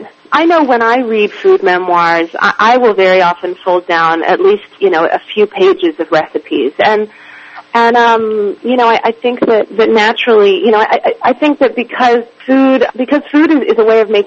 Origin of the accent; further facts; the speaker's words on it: Oklahoma, United States; Yeah, well, I grew up with wonderful beef in Oklahoma